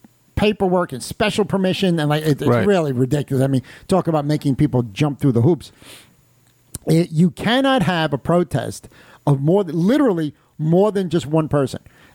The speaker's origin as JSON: {"language": "English", "town": "New York City", "region": "New York", "country": "United States", "tie": "born or raised there", "said": "I know from where I grew up in the Greenwich Village, which is central."}